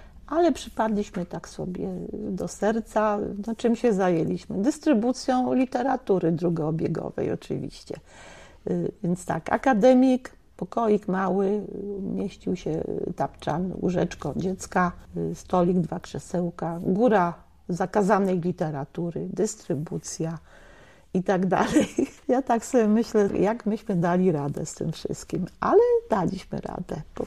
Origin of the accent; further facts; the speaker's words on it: Bielawa, Lower Silesian Voivodeship, Poland; born there; also born or lived in Lubliniec; Ja się urodziłam na Dolnym Śląsku, w Bielawie koło Dzierżoniowa. Liceum robiłam w Lublińcu koło Częstochowy, bo tam zamieszkaliśmy.